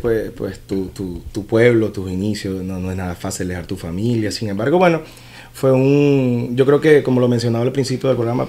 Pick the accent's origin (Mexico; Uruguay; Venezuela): Venezuela; Caicara del Orinoco, Bolívar; also born or lived in Maracay, Venezuela; Y pues salir de mi pueblo, Caicara, Orinoco, Estado Bolívar, del cual siempre he estado súper orgulloso de donde vengo.